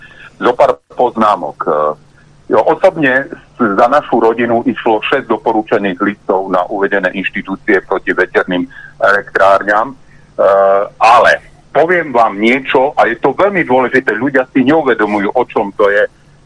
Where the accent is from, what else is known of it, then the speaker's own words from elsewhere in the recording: Košice, Košice Region, Slovakia; keďže som z Košíc, sme začali počítať